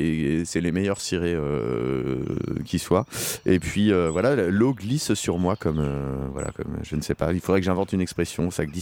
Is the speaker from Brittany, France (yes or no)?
yes; Brittany, France; Je suis breton, moi, d'origine